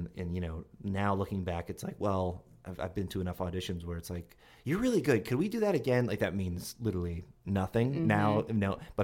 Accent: Longmeadow, Massachusetts, United States; From Longmeadow, Massachusetts, which is near Springfield, Massachusetts.

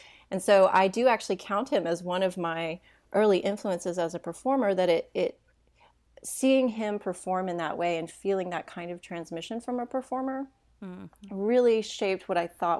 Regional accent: Hendersonville, Tennessee, United States; I actually grew up in a small town. It used to be a small town. It's not anymore. Right outside of Nashville, Tennessee. And it's a place, it's called Hendersonville

